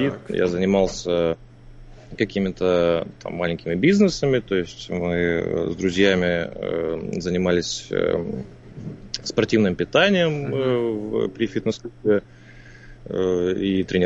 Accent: Perm, Perm Krai, Russia; Я из Перми.

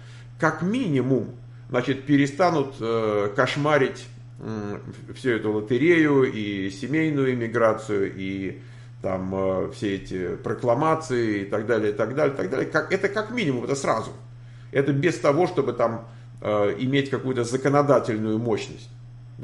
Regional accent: Michigan, United States; Я из Мичигана. В нашей каунте пока выигрывает

